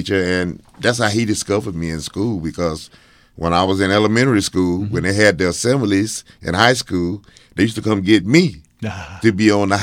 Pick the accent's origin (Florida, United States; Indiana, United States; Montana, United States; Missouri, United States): Florida, United States; Coconut Grove; I'm more like a legend there, you know.